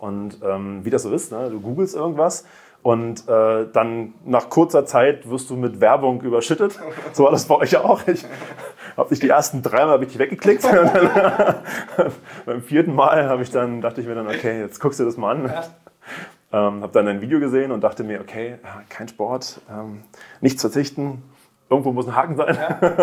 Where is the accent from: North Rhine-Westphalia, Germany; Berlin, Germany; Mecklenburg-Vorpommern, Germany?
Berlin, Germany; Ich komme aus Berlin, und also das ist dann näher von Berlin. Und ich habe eine IT-Firma in Berlin, die aber europaweit tätig ist. Und habe zwei Kinder.